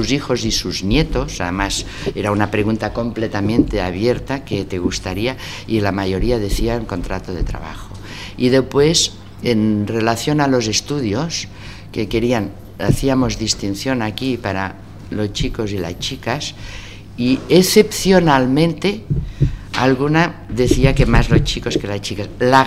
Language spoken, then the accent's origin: Spanish; Banyoles, Catalonia, Spain; yo soy de Bañolas, hay un lago, si lo conocéis, y como estaba cerca de Figueras y entre Figueras y Gerona